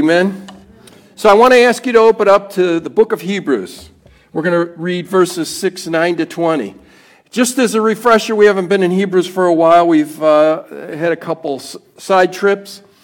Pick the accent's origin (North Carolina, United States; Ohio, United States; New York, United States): New York, United States; Rochester; I'm from Rochester, New York.